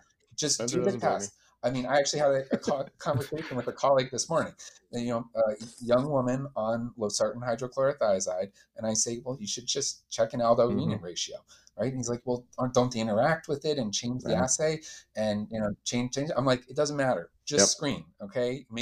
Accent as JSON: {"language": "English", "town": "Calgary", "region": "Alberta", "country": "Canada", "said": "I'm from Calgary, Canada."}